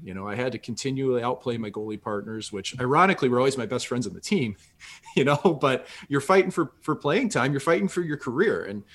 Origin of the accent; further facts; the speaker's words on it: St. Louis, Missouri, United States; Like I was from St. Louis. Nobody from our city had ever played in the NHL when I was a kid, you know, and now we've had more than two dozen St. Louis kids that have played at this point.